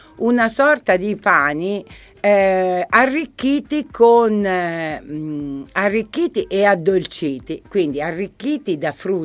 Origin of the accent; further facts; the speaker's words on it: Arezzo, Tuscany, Italy; accent: Aretino; Parliamo Aretino, siamo d'Arezzo